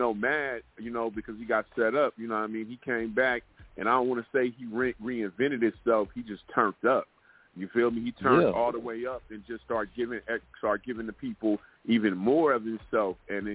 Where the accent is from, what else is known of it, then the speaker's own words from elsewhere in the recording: Vallejo, California, United States; it's a lot of legends, you know what I mean, from where I'm from Vallejo, you know, on the Crest side, you know what I mean?